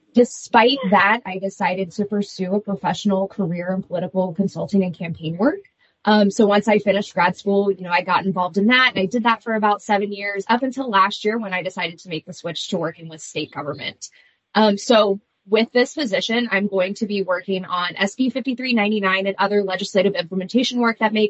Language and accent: English; West Virginia, United States; I was in California for a few months before that, but I'm actually from West Virginia.